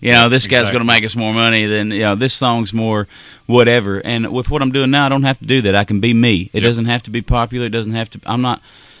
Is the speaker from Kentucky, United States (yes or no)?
yes; Peay, Kentucky, United States; You know, I'm the kid from Peay, Kentucky, played Edmonds County High School, went to WKU, and petered out in minor league ball.